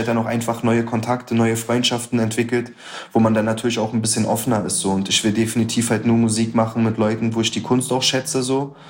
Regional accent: Berlin, Germany; weil wir sind aus Gropestadt

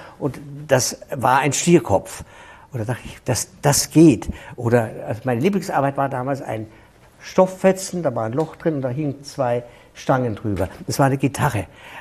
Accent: Munich, Bavaria, Germany; born there; Ich bin in München geboren

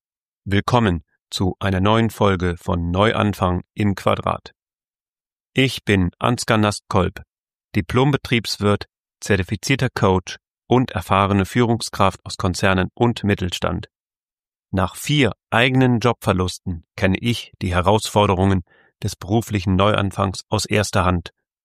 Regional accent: Düsseldorf, North Rhine-Westphalia, Germany; also born or lived in Switzerland; zurück in meine Heimat, ab nach Düsseldorf.

